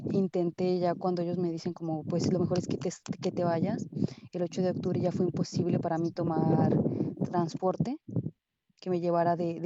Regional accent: Mexico; yo soy artista escénica mexicana, soy investigadora teatral y pues actriz y performer. Yo llegué el 2 de octubre aquí a Palestina

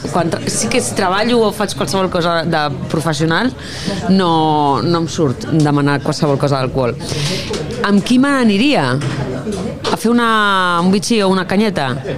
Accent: Barcelona, Catalonia, Spain; jo sóc de Nou Barris i era el que tenia més a prop

